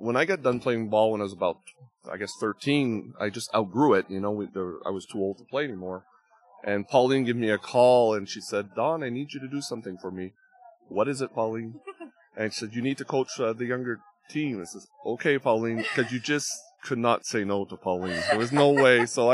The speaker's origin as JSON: {"language": "English", "town": "Sutton", "region": "Quebec", "country": "Canada", "tie": "born or raised there", "said": "All the young people growing up in Sutton, baseball was a big part of our lives here in Sutton."}